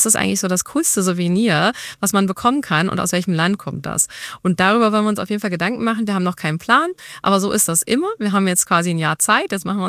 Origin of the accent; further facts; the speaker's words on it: Berlin, Germany; ich bin Berlinerin